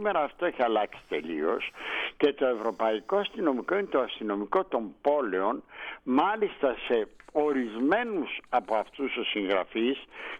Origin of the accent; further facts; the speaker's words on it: Istanbul, Turkey; moved away as an adult; also born or lived in Vienna; now in Athens, Greece; εγώ είμαι κατά κάποιο τρόπο ένας μέτικος της Αθήνας, γεννήθηκε και μεγάλωσα στην Κωνσταντινούπολη. Mm-hmm. Αλλά όταν ήρθα και εγκαταστάθηκα το 1964 στην Αθήνα, μετά τις σπουδές μου στη Βιέννη